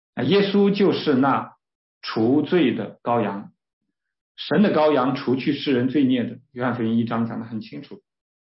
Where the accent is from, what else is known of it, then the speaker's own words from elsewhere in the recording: China; 但它其实并不是最早的我们中国人认识的这个义啊